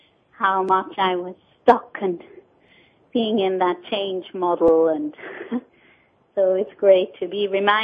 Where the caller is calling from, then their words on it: London, United Kingdom; I'm calling from London.